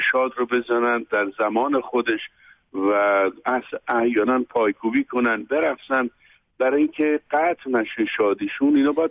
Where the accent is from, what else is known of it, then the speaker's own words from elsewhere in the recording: Iran; moved away; من تمام اینها را موقعی که از ایران بیرون اومدم